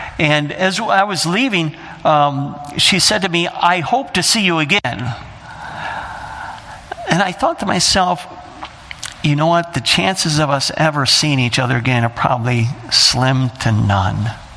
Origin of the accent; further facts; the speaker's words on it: Michigan, United States; And so we were excited. We're from Michigan.